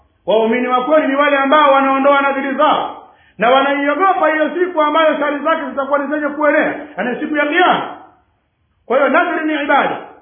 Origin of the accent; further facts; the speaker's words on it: Tanga, Tanga Region, Tanzania; hasa sehemu za kule kwetu Tanga.